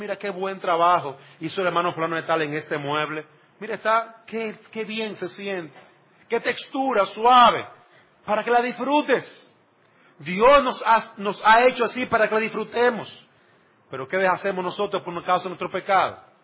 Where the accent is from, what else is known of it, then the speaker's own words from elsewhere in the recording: Dominican Republic; Yo soy dominicano y me gusta la cosa salseada. Yo soy dominicano.